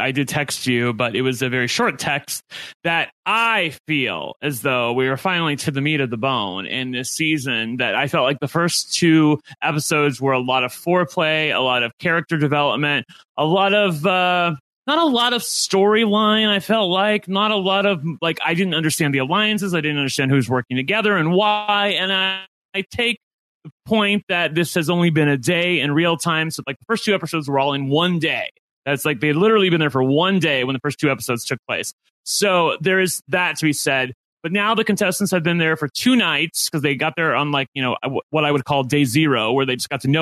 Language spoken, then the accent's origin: English; Cincinnati, Ohio, United States; Well, actually, Kevin's from Cincinnati. He's like from my hometown.